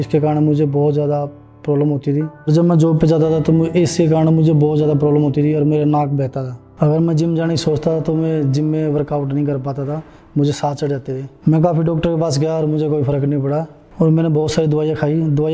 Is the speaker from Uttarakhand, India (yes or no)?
no; Chandigarh, India; और मैं चंडीगढ़ से हूँ